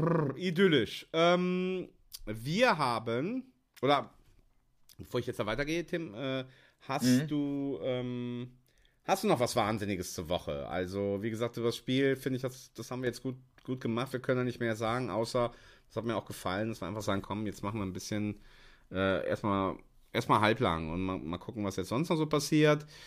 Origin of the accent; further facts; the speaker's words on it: Rhineland, Germany; ich bin Rheinländer, ich kann das Wort nicht aussprechen